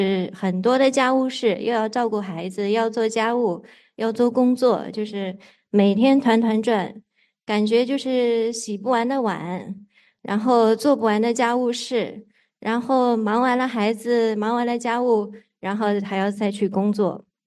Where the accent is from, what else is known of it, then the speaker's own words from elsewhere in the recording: Jiangsu, China; moved away as an adult; now in United States; 我是来自中国的江苏，97年的时候到美国读研究生，99年的时候来到湾区